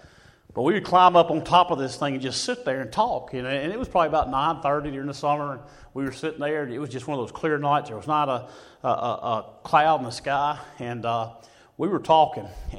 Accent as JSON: {"language": "English", "region": "Mississippi", "country": "United States", "tie": "born or raised there", "said": "I grew up in the Mississippi Delta, and the Mississippi Delta has a couple things."}